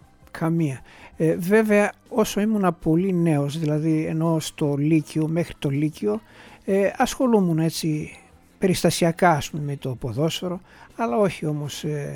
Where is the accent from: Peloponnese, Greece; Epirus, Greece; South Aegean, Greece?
Epirus, Greece; Ioannina; born there; Καταγωγή, γεννήθηκα στα Γιάννα, καταγωγή μου είναι από το Μέτσοβο.